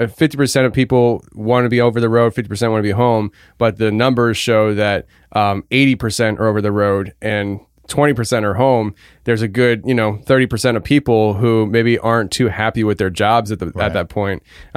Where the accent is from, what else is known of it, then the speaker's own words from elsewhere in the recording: Pennsylvania, United States; I grew up in Pennsylvania. I don't know these things.